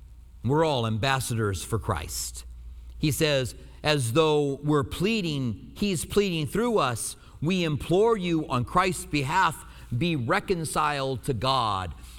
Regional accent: Albuquerque, New Mexico, United States; I grew up in Albuquerque, and Raul Reese was on the radio with Pastor Chuck Smith.

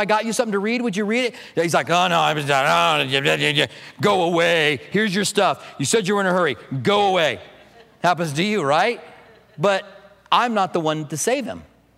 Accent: Clinton, Iowa, United States; born there

